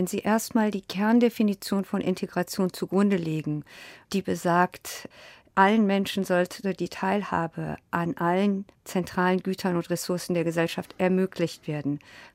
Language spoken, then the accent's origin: German; Boppard, Rhineland-Palatinate, Germany; born there; Ich komme aus Iran und ich bin in Deutschland geboren, in Boppard am Rhein und meine Mutter ist Deutsche.